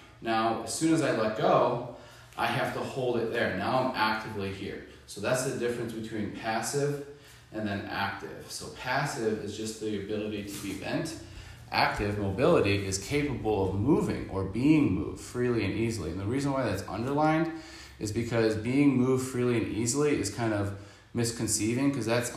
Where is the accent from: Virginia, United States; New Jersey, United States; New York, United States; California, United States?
New York, United States; Tonawanda; born and raised in Tonawanda, New York. I have three older brothers